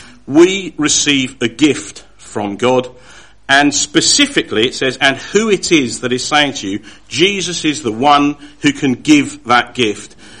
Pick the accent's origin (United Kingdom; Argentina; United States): United Kingdom; England; Because us English people are very polite.